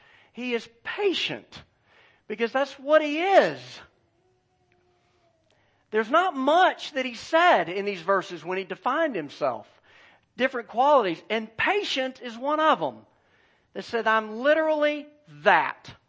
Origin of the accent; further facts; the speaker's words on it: United States; Because I'm an American, and I expect to get to where I'm going efficiently.